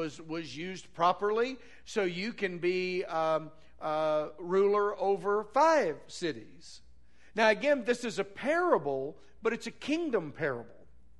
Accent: Van Buren, United States; When I grew up in Van Buren

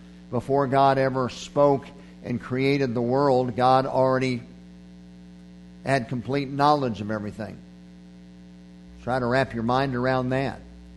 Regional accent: Oklahoma, United States; born there; I was born in Oklahoma, but I didn't even own a pair of cowboy boots until I got to college.

